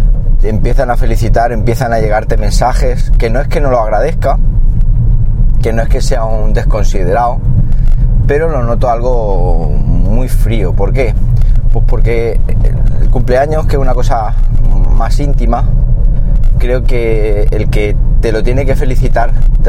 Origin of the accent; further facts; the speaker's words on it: Siles, Andalusia, Spain; estuve en mi pueblo natural, en Siles.